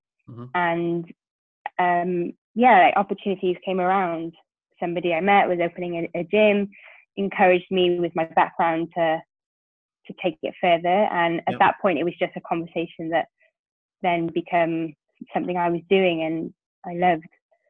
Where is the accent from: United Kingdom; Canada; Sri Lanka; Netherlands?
United Kingdom; Cardiff, Wales; I'm from Cardiff and I've been here all my life.